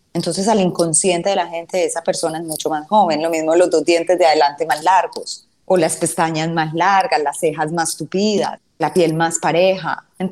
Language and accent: Spanish; Medellín, Antioquia, Colombia; yo que soy de Medellín